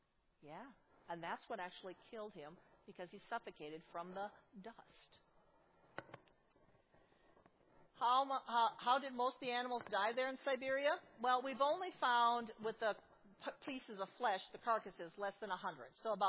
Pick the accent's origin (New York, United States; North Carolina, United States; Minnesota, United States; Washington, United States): Minnesota, United States; Indiana's better than Iowa, but I'm from Minnesota, so we say Iowa has better.